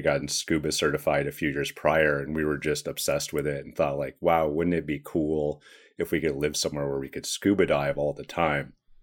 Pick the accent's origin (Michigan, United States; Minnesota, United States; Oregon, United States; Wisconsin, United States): Oregon, United States; But I grew up in Oregon, so Florida was always a very like exotic and kind of interesting place to me